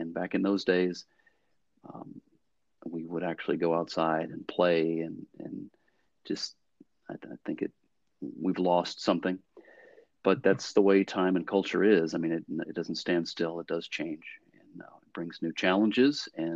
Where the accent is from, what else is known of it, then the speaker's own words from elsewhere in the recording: Georgia, United States; But I grew up in Georgia as a small town Georgia boy and would come to Atlanta and always remembered feeling like it was just this huge city.